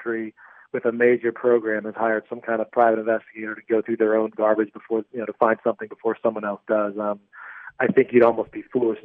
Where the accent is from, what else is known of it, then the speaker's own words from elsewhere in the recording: New Jersey, United States; I grew up in New Jersey, and they used to have the kickoff classic at the Meadowlands